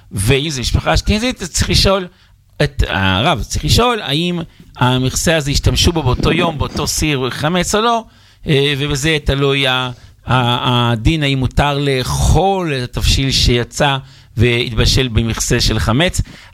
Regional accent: Netivot, Southern District, Israel; בסדר, אנחנו מנתיבות.

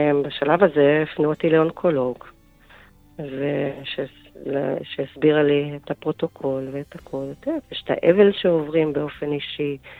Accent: Jerusalem, Jerusalem District, Israel; אני ירושלמית, נשואה, יש לי 4 ילדים.

